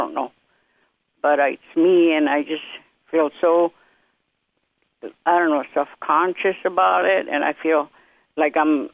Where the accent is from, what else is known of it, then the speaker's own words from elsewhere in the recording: San Carlos, Arizona, United States; also born or lived in White River; I was born in White River, Arizona. It's a reservation up in towards the state line to New Mexico. And my aunt lived in San Carlos, and she's the one that picked me up as my mom died.